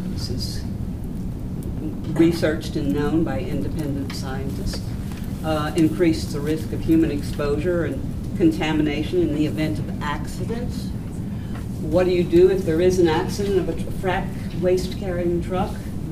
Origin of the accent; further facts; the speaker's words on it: New York, United States; I'm from Ulster County. I just want to say something.